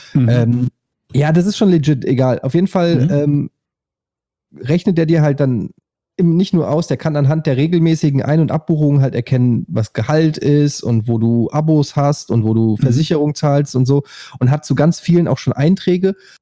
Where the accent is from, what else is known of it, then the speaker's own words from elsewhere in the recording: Frankfurt, Hesse, Germany; Du weißt, ich komme aus Frankfurt.